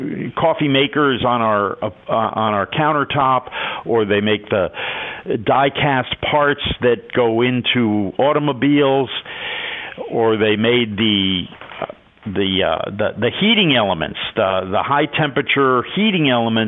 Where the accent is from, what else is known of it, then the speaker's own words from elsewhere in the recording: New Jersey, United States; I grew up in New Jersey, and northern New Jersey.